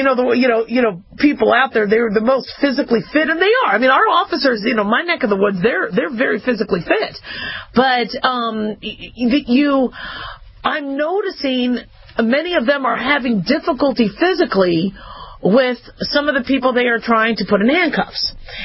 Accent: Phoenix, Arizona, United States; also born or lived in Las Vegas, United States; so I grew up in Las Vegas and I grew up in Phoenix, Arizona. And we moved back and forth a lot as a kid.

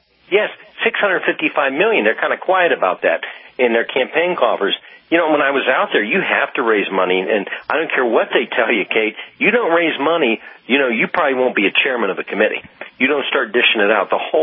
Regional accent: Ohio, United States; I have to tell you, my home state of Ohio

